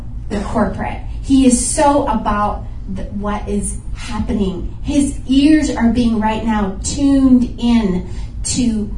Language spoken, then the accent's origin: English; South India, India; You know, I'm from India, and India is known as the nation of spices.